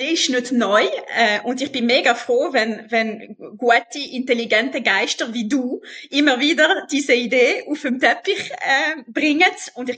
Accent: Geneva, Switzerland; also ich sehe es einfach in Genf, ich bin ursprünglich aus Genf

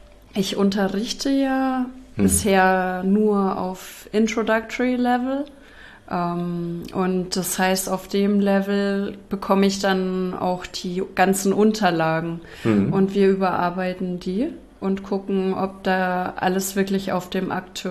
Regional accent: Bavaria, Germany; Ja, ich komme ja aus Franken

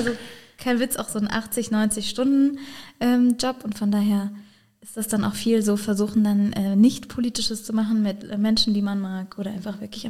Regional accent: Rhineland-Palatinate, Germany; ich selber komme aus dem Landkreis Bad Dürkheim und wohne da in einem kleinen Dorf.

